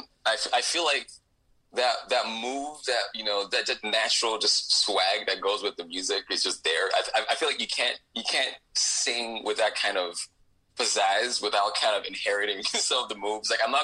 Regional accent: Nigeria; So, I mean, I was born in Nigeria. I'm part Canadian. I have German blood. I grew up in a family as a Nigerian.

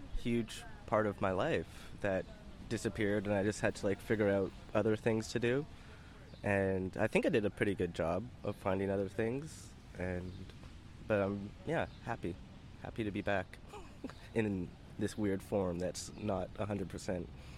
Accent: Calgary, Alberta, Canada; I grew up in Calgary

